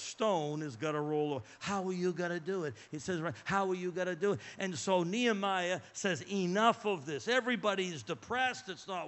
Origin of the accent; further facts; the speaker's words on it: Massachusetts, United States; born there; I was born in Massachusetts